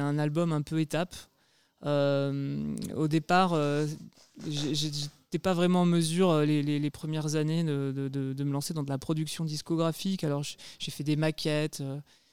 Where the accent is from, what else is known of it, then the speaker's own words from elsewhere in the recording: Montpellier, Occitanie, France; now in Paris, France; je suis montpelliérain. Donc, j'ai la chance de pouvoir jouer de plus en plus régulièrement dans ma région d'origine, qui est l'Occitanie. Et voilà, je suis expatrié à Paris, enfin en région parisienne depuis presque 20 ans maintenant